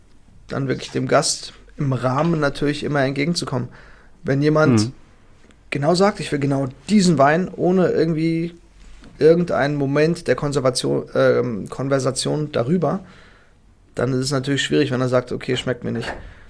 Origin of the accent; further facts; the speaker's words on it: Dortmund, North Rhine-Westphalia, Germany; Ich bin in Dortmund und aufgewachsen.